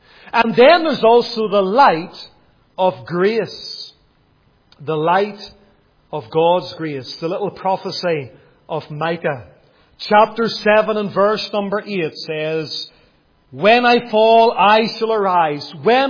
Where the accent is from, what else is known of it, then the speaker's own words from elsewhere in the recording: Lisburn, Northern Ireland, United Kingdom; I related the story about a man from my hometown of Lisburn.